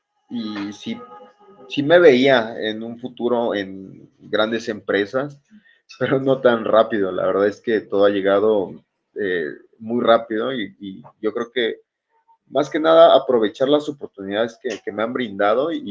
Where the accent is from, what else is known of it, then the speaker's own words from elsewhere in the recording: Mexico; representando a mi país, de mis orígenes, de donde soy, y la verdad es que muy ansioso de poder poder representar a mi México